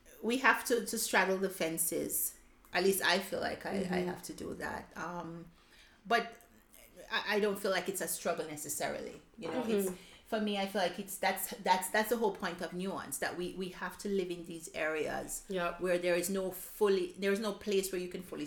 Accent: Jamaica; now in Germany; I'm from Jamaica.

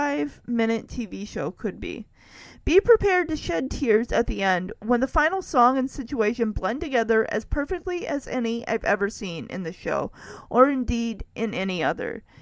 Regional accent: Lowell, United States; Because I grew up in Lowell, and it's a farming community, a farming town, and they had 4-H.

